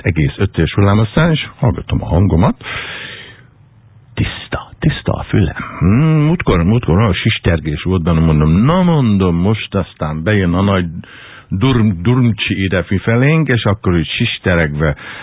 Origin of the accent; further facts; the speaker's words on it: Budapest, Hungary; emlékszem gyerekkoromra, hogy mi föllaktunk a Rózsadom teljes tetején, oda születtem